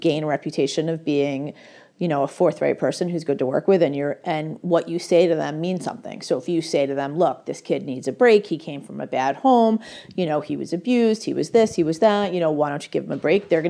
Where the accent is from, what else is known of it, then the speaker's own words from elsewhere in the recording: United States; I am. I'm American. I actually come from a wealthy family that is also very liberal, which is another oxymoron.